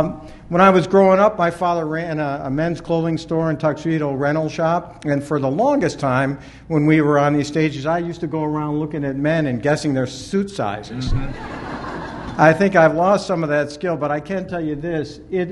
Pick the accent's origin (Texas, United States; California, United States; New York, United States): New York, United States; Syracuse; Sue talked a little bit about me growing up in Syracuse, New York, going to the public schools. I was the first of five kids